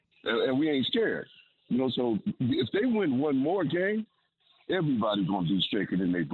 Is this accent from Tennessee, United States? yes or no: yes; Memphis, Tennessee, United States; But I'm from Memphis, man